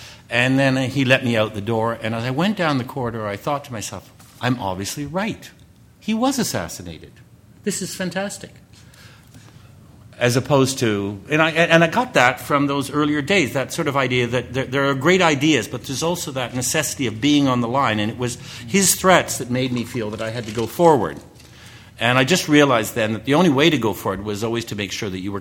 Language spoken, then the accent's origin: English; Toronto, Ontario, Canada; I'm from Toronto